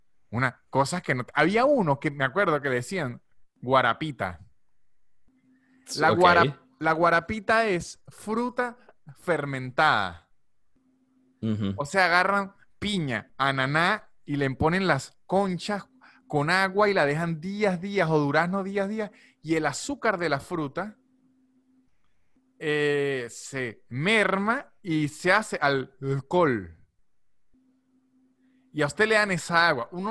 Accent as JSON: {"language": "Spanish", "town": "San Cristóbal", "region": "Táchira", "country": "Venezuela", "said": "En Venezuela, de donde soy yo, en San Cristóbal"}